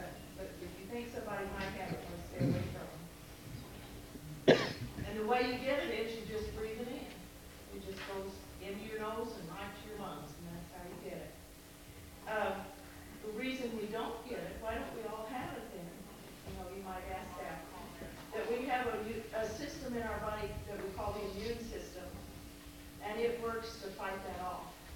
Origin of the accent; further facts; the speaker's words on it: Illinois, United States; I'm not from here. I'm originally from Illinois. I haven't got an accent, though